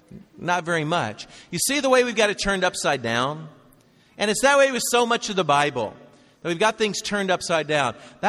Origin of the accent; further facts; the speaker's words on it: Tennessee, United States; now in New York, United States; You know, I'm from Tennessee, and I can talk really slow when I need to. This is how my family talks. I was brought up this way. But I moved to New York, and now I could talk super fast.